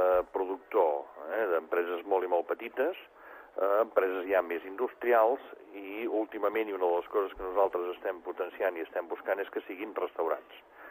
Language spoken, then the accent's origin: Catalan; Girona, Catalonia, Spain; Bé, nosaltres som gironins.